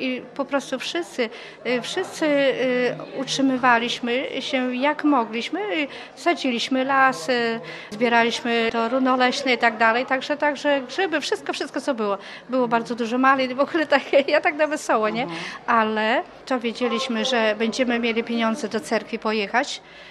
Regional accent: Warmian-Masurian Voivodeship, Poland; ja też wyrosłam w parafii grecko-katolickiej na Mazurach, też dzieciństwo już miałam w tej cerkwi

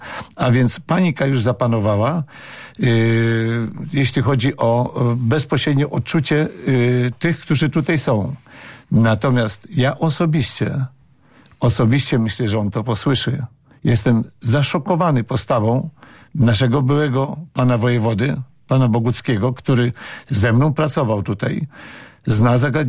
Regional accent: Ukraine; now in Poland; jako Ukrainiec i 19 lat jestem konsulem honorowym

